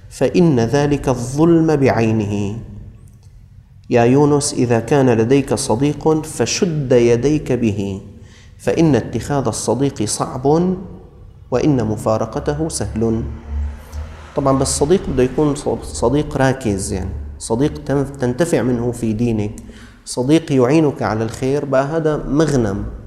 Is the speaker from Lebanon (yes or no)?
no; Syria; انتبه بأننا نحن من الشام، يعني طريقة كلامنا وتعاملنا مع بعض.